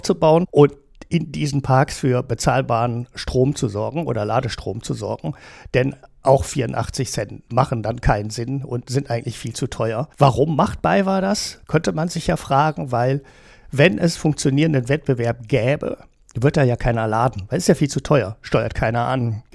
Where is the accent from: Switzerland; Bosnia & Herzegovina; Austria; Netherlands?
Netherlands; Ich kann die als Niederländer einfach nicht kaufen.